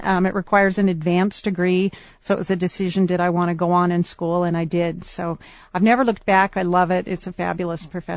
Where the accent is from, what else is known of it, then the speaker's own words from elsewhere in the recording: California, United States; I'm from California, but I came out here for graduate school at the university.